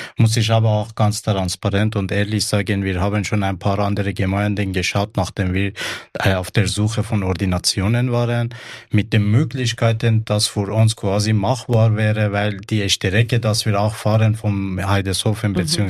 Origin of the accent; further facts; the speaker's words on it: Iran; now in Austria; Ich bin ursprünglich Perser und ich komme aus Persien seit 2013. Ich bin in Österreich